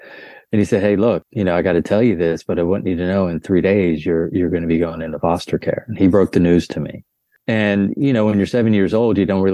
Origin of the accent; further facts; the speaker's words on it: Pottsville, Pennsylvania, United States; also born or lived in Philadelphia; I was born in Philadelphia, stayed there till I was about 4 years old. And then I moved up to the coal regions of Pennsylvania. And then after my mother passed when I was seven, I went over to Pottsville, Pennsylvania.